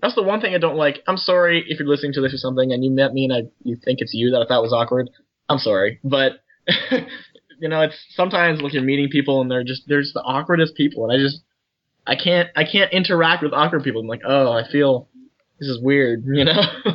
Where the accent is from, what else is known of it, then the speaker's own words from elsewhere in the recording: Guelph, Ontario, Canada; I grew up in Guelph, Ontario, which for you Americans is on the east.